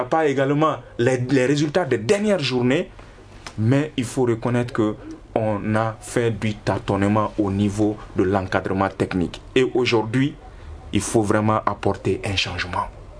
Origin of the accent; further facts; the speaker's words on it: Mali; Moi, je suis malien.